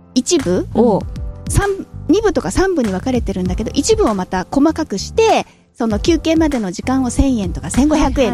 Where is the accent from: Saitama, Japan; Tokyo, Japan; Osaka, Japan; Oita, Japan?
Saitama, Japan; 私ね、うん、埼玉県出身なの、